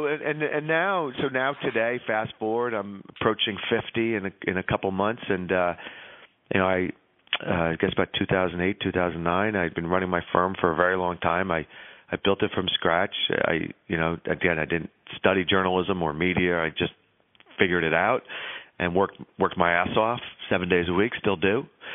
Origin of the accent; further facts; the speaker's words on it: United States; I'm from America, the land of … at that time